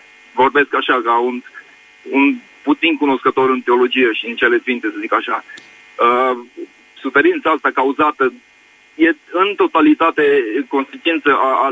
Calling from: Regensburg, Bavaria, Germany; vă sunt din Regensburg, Germania.

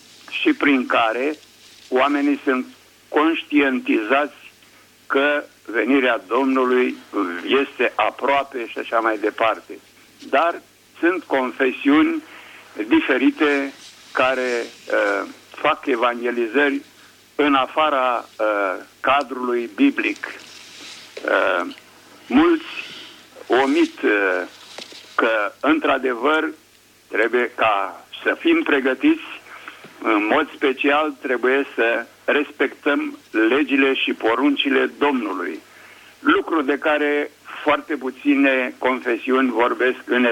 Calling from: Ploiești, Prahova, Romania; Adică mă aflu în Ploiești. De regulă locuiesc în Germania.

